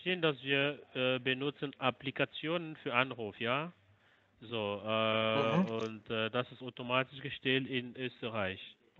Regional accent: Switzerland; Also ich bin Schweizer. Je parle français, bien sûr.

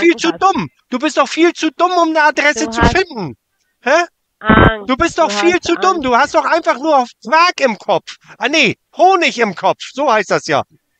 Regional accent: Ticino, Switzerland; now in Germany; ich lebe in Deutschland, aber ich komme aus dem Dorf Muckusulwan, ganz in der Nähe

